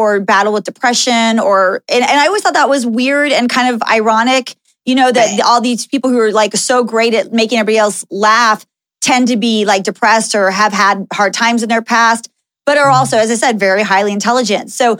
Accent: Dallas, Texas, United States; And I grew up in Texas, so very far away from Hollywood.

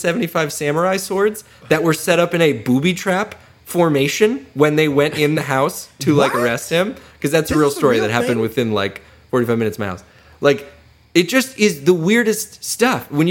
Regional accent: Florida, United States; it's because we grew up in Florida. We just see these people around all the time.

